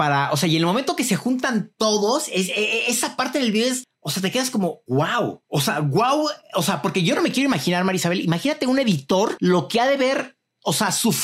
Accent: Mexico

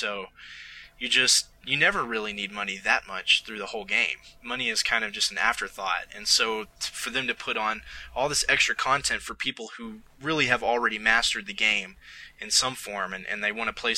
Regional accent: the South, United States; accent: Southern American; my southern accent coming in and out, because I've been around southern people, namely my family

